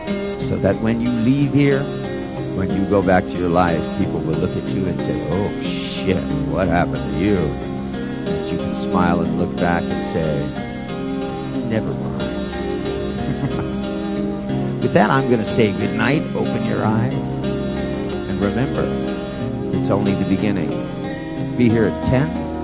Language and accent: English; New Jersey, United States; He's also from New Jersey. I'm from New Jersey. Diltz is from New Jersey.